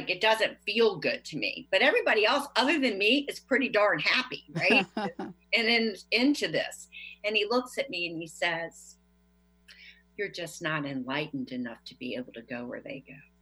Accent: Leesburg, Virginia, United States; I had been asked by some friends of mine at home. I'm from Leesburg, Virginia

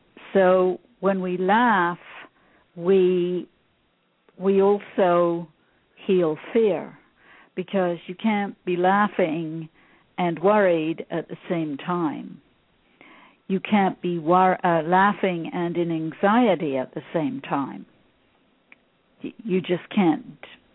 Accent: London, United Kingdom; So I grew up in London in the UK, and I had a very difficult and painful childhood.

